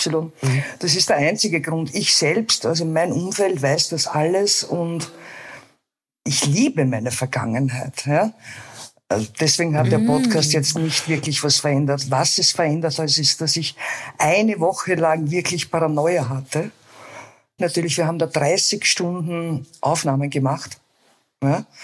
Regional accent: Austria; Ich komme aus Österreich.

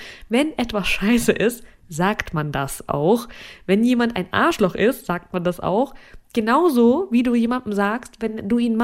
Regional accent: Saint Petersburg, Russia; St. Petersburg, meine Heimatstadt

